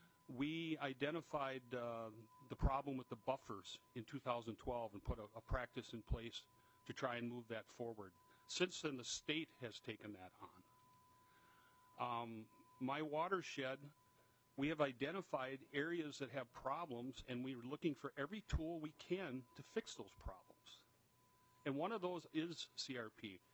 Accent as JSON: {"language": "English", "region": "Minnesota", "country": "United States", "tie": "born or raised there", "said": "I grew up hunting pheasants in the Big Slough. That's what the South Branch is called historically."}